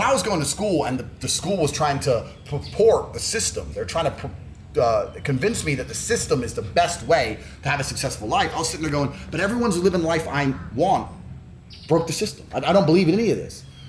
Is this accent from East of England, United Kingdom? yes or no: yes; Luton, East of England, United Kingdom; growing up in Luton, especially all the Asian boys who were driving these fast cars